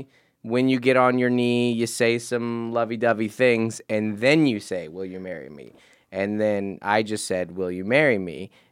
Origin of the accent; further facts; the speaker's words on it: Seattle, Washington, United States; Well, I grew up in Seattle.